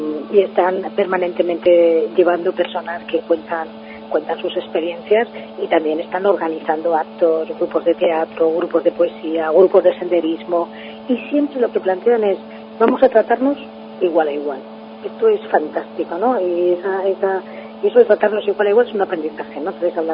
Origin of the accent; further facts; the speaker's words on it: Salamanca, Castile and León, Spain; Yo quiero mucho a mi ciudad. Yo, además, donde voy, digo que estoy, pues soy de Salamanca.